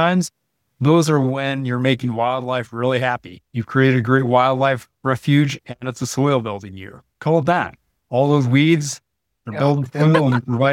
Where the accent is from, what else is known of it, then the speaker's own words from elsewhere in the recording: Anamosa, Iowa, United States; And yeah, I grew up in Itamosa, which has Wapsipunikan State Park in it. And that park made me.